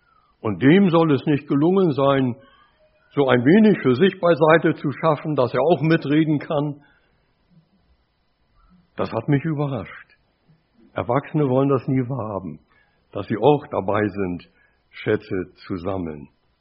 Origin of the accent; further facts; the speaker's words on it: Germany; in meiner Heimatstadt, ich lebte ja an der Weser damals, lauter Werftarbeiter